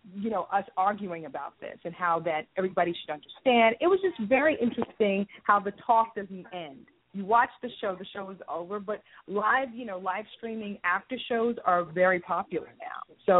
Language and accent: English; New York City, New York, United States; born there; Well, I was born in New York City, and I've always had an interest in television, film.